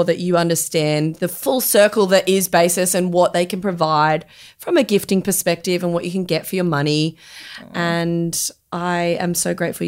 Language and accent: English; England, United Kingdom; Like, I'm English. My mum and dad were like, you're an English rose, and I hold like the rose colour. I'm just English, like just deathly white.